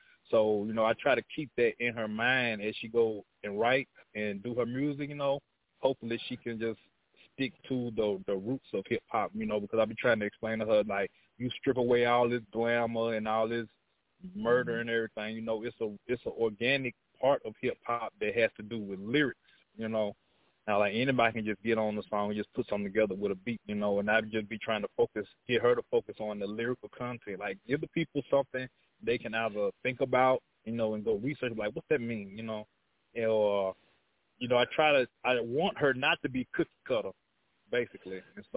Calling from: Jackson, Mississippi, United States; on the feature on that song with … I'm calling from Jackson, Mississippi.

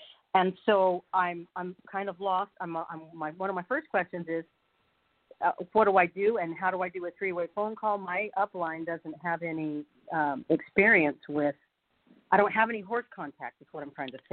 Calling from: California, United States; I'm from Northern California

